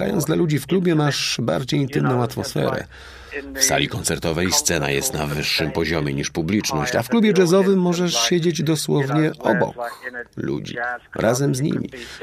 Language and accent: Polish; England, United Kingdom; Polish is a second language; Pochodzę z Anglii i miałem szczęście grać z takimi postaciami jak